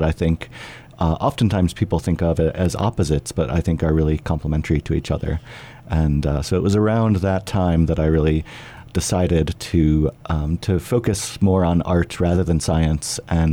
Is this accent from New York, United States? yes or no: no; Cleveland, Ohio, United States; from growing up outside of Cleveland, Ohio